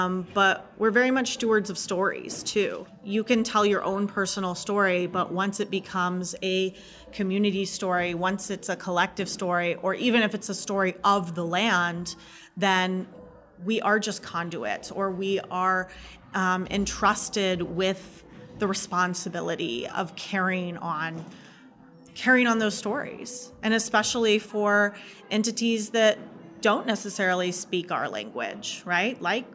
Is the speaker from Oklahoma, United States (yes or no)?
yes; Oklahoma, United States; I think growing up in Oklahoma, this was always a place where if you wanted to be anyone, if you wanted to do anything, then you should leave.